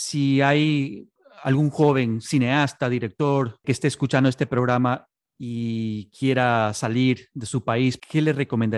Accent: Los Angeles, California, United States; Definitivamente, yo soy de Los Ángeles y cuando estaba en la universidad conocí mucha gente que apuntaba a ser actor, director

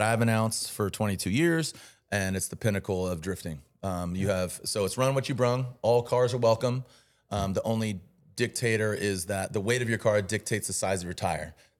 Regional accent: San Diego, California, United States; I grew up street racing in San Diego, worked at a car shop, worked at a toy company

